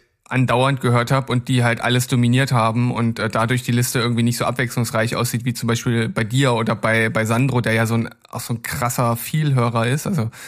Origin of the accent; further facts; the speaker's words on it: Northern Germany, Germany; Ich sehe mich, ja, so an der Grenze zum. Also ich würde jetzt sagen, nicht Norddeutscher, wie sich ein Hamburger fühlt, aber so insgesamt würde ich sagen, schon Norddeutscher.